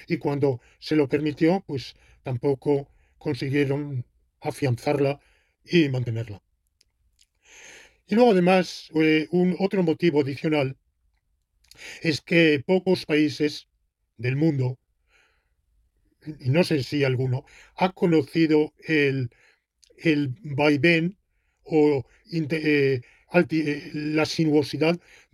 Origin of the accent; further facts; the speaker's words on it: Spain; yo hablo, soy español, hablo en España, desde España